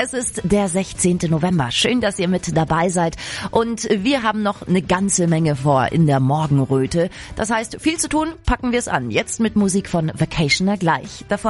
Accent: Regensburg, Bavaria, Germany; In meiner Heimat in Regensburg

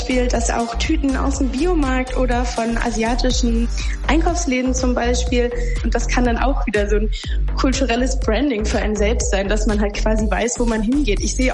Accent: Hamburg, Germany; Ich komme nämlich aus St. Pauli, aus Hamburg.

